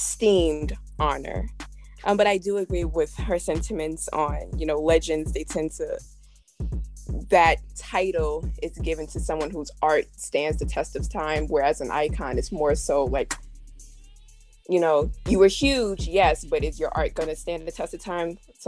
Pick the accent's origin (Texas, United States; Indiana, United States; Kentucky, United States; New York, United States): New York, United States; not just because I'm from New York